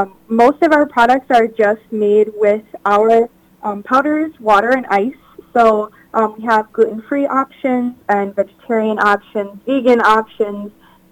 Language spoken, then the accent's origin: English; Ellsworth, Wisconsin, United States; I am actually originally from Ellsworth, Wisconsin. It was kind of a spur-of-the-moment decision to come to Hastings.